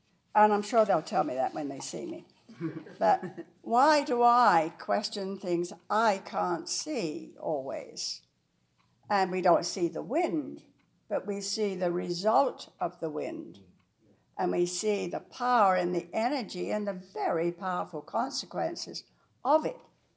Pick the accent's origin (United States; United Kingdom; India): United Kingdom; England; moved away as an adult; I grew up in England, very close to family, water at the bottom of my road, the river, 8 miles away in the North Sea Ocean.